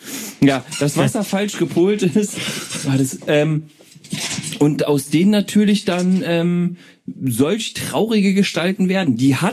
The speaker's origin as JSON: {"language": "German", "region": "Berlin", "country": "Germany", "said": "Ich komme aus Berlin."}